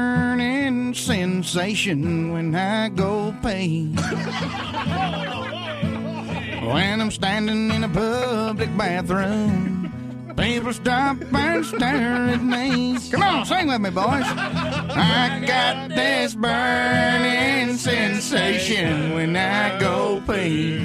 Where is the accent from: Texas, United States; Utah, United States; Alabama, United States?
Texas, United States; I grew up in Texas.